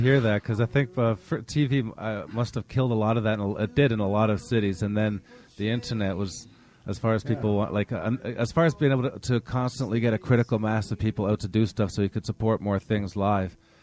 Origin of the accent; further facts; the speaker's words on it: Montreal, Quebec, Canada; I'm from Montreal originally, which used to be a dynamite place for records.